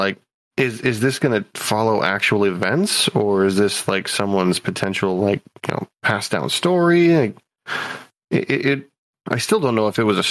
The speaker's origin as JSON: {"language": "English", "country": "United States", "said": "as an American, it gave me what I consider to be a minor insight into how everything else was, because I wasn't taught any of this like from someone else's perspective, you know?"}